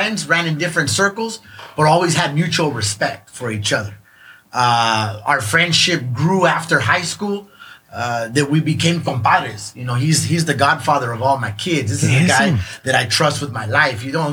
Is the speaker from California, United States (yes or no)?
yes; San Diego, California, United States; decided that we wanted to start in the neighborhood that I grew up in, which is Barrio Logan. You know, I grew up on Irving and Crosby. My family's from the block. I mean, we that's my roots.